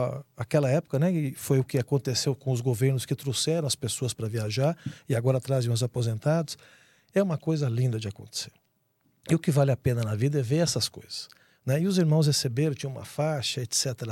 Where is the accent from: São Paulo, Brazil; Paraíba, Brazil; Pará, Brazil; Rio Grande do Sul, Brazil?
São Paulo, Brazil; Eu sou paulistano